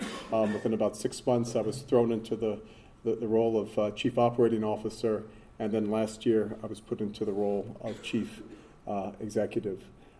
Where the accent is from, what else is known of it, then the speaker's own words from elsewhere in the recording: New Orleans, Louisiana, United States; I'm originally from New Orleans in the States.